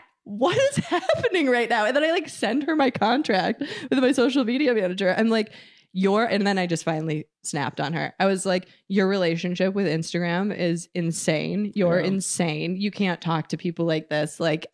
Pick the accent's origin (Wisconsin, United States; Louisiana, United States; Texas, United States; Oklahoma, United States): Wisconsin, United States; Big Bend; Like, suburbs of Milwaukee. I went to Mogwanago High School. I grew up in Big Bend, which is... There's 1,100 people there.